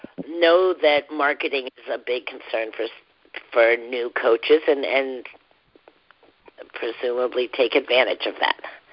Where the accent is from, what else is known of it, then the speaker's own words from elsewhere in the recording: Scotland, United Kingdom; So I'm Scottish